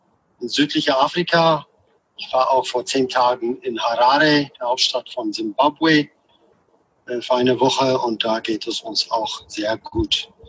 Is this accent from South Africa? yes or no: yes; South Africa; ich grüße euch aus Südafrika, mein Heimatland, wo das momentan Durchschnitt 30 Grad hier in Kapstadt ist